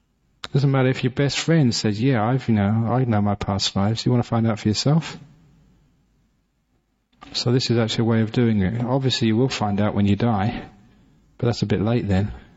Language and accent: English; London, United Kingdom; born there; I was born in London. I didn't even know how to spell the word when I was at school.